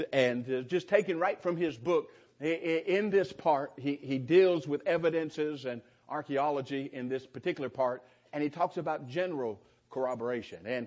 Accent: California, United States; It's like if I'm from California. If I'd tell you, you know, I remember growing up in California, and I just love the fall

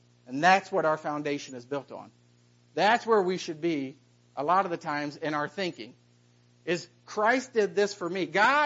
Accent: Charleston, United States; when I grew up in Charleston, there were two churches

